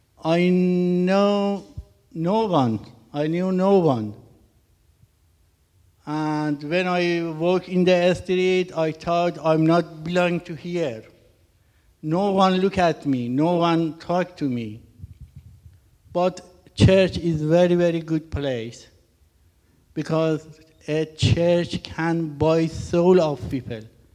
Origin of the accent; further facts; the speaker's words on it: Iran; English is a second language; Hi again. I'm from Iran, and I'm going to share my story with you today.